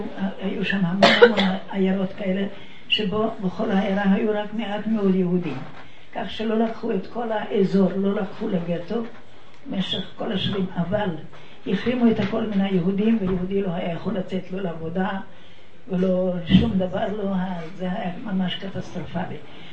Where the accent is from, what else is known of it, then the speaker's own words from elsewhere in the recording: Zakarpattia Oblast, Ukraine; now in Israel; אני מצ'כוסלובקיה. צ'כוסלובקיה הייתה מורכבת משלושה ארצות, צ'כיה, סלובקיה וחלק קטן של אוקראינה. אני מאוקראינה.